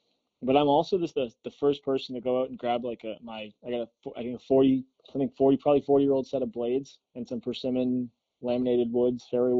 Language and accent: English; Canada; I'm Canadian.